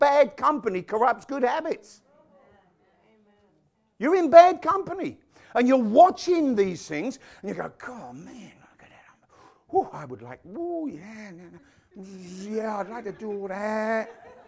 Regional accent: United Kingdom; born there; I was born in Great Britain, the only country in the world I've ever heard with such audacity.

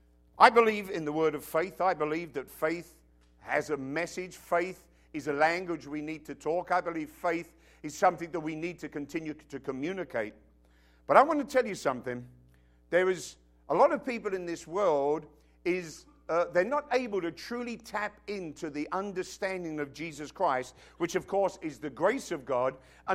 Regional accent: United Kingdom; born there; Now, of course, I was born in Britain.

